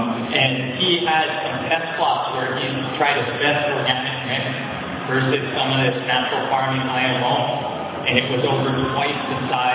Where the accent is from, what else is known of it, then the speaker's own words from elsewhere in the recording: Hilo, Hawaii, United States; born there; So I was born in Hawaii, at Hilo Hospital in 1985. Lived here the majority of my life.